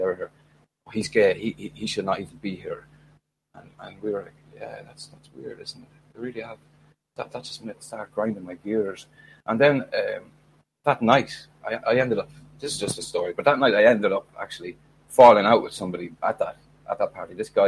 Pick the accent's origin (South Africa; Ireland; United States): Ireland; Well, growing up in Ireland, I had a nice childhood. I grew up in a nice area.